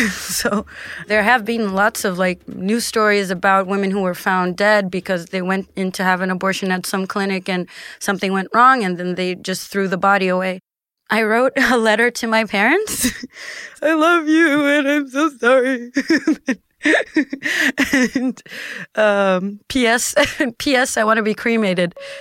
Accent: Rio de Janeiro, Brazil; I'm from Rio de Janeiro, Brazil.

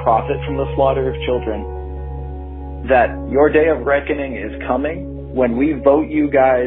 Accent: Indiana, United States; I am from Indiana. I'm 22 years old.

